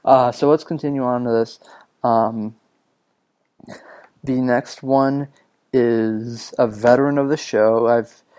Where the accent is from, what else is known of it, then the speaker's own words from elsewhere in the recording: New Mexico, United States; Most of the artists, we're all from New Mexico here.